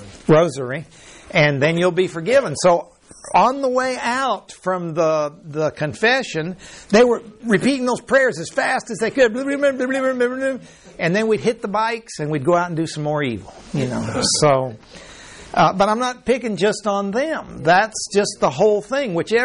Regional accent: Mexico; I was raised in Mexico in a Catholic school. And all my buddies were Catholic.

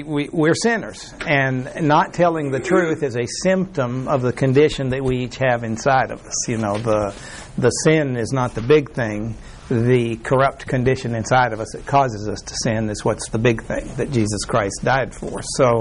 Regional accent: Mexico; You know, I grew up in Mexico, and in Mexico, the whole culture was you tell people what they want to hear.

